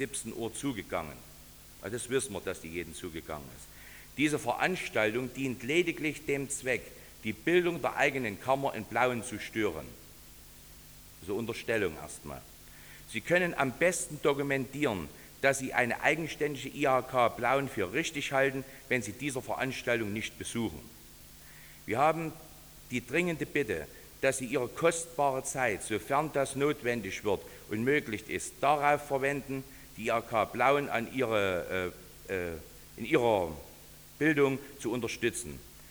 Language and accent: German; Saxony, Germany; Ich als Vogtländer sage immer wieder im Prinzip richtig.